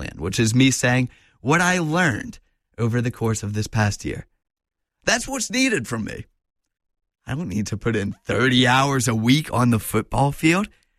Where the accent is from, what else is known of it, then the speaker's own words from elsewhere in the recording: New Orleans, Louisiana, United States; I remember when I was a kid, I grew up in Uptown New Orleans.